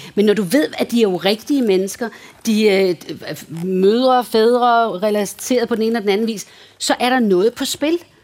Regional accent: Hvalsø, Zealand, Denmark; jeg skrev på et tidspunkt en bog, der foregår i Hvalsø, hvor jeg voksede op.

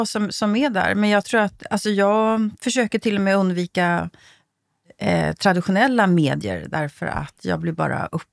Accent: Sweden; som svensk blir jag alltid lite förvånad

